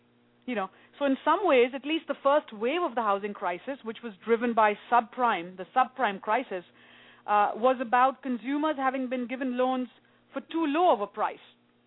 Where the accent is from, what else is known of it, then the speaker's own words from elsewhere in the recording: India; I grew up in India